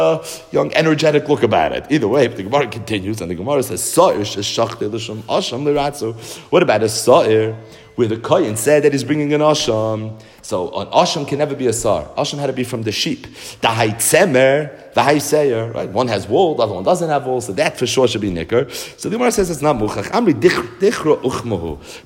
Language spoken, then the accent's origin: English; Brooklyn, New York, United States; we grew up in Brooklyn, so we're not farmers.